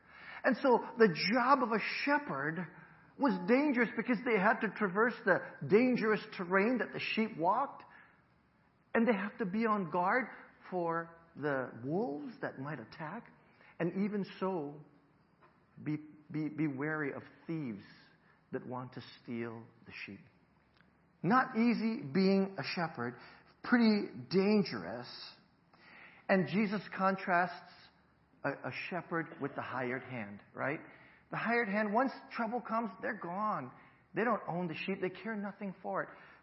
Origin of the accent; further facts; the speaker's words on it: Hawaii, United States; I'm originally from Hawaii.